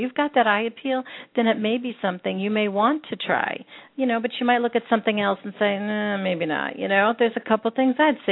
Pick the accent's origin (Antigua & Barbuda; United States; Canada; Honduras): United States; Pennsylvania; I grew up in the Northeast and by the Poconos, by the Amish people, and there were no pesticides used on anything.